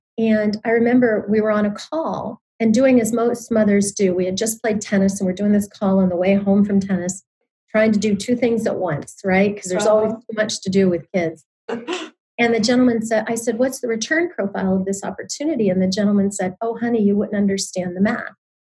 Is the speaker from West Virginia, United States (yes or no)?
yes; Fairmont, West Virginia, United States; I grew up in Fairmont, West Virginia, a coal mining town in the center of West Virginia. Great place to grow up.